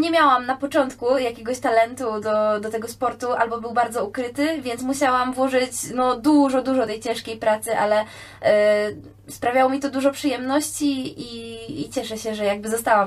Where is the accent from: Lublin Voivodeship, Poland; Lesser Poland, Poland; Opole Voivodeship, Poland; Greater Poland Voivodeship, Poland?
Greater Poland Voivodeship, Poland; Gniezno; ja pochodzę z Gniezna